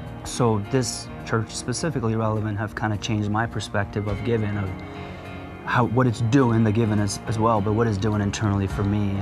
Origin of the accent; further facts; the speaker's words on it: Afghanistan; And I'm a refugee from Afghanistan. I've lived the way those people live.